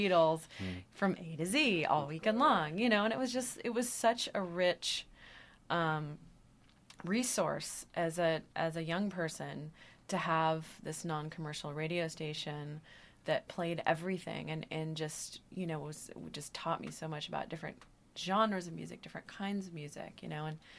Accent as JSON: {"language": "English", "town": "Eugene", "region": "Oregon", "country": "United States", "tie": "born or raised there", "said": "Well, I grew up in Eugene, Oregon, and the local community radio station there is KRVM"}